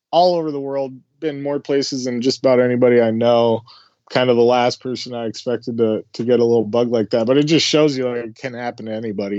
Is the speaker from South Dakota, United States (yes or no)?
yes; South Dakota, United States; No, I grew up in South Dakota. But my dad was from Argentina originally.